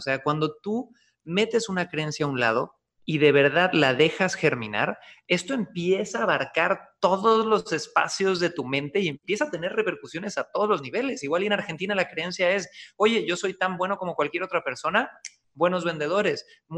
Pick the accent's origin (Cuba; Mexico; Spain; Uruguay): Mexico; moved away; also born or lived in Santiago, Chile; cuando yo me fui a vivir a Santiago de Chile muchos años. Y de nuevo, no quiere decir que todos los chilenos sean así ni que todos los mexicanos sean así, pero yo en México crecí